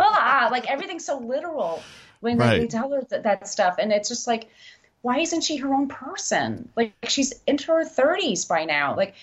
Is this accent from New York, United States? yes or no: yes; New York, United States; Like, I'm a New Yorker. That's all we always think of.